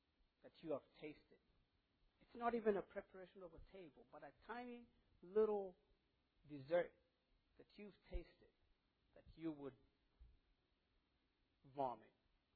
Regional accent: Kenya; It's a British dessert, which I've probably seen because I'm from Kenya.

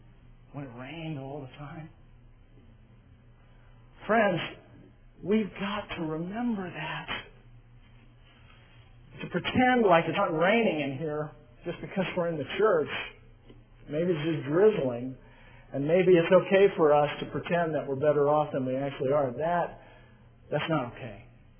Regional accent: California, United States; also born or lived in Seattle; Now, we're both born and raised in California.

